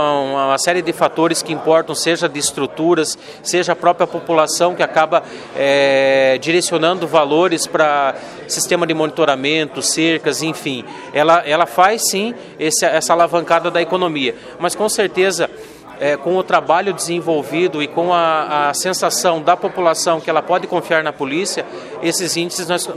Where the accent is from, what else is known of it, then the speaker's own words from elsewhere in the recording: Canoinhas, Santa Catarina, Brazil; Eu sou natural de Canoinhas e para mim também é um orgulho voltar para minha terra natal.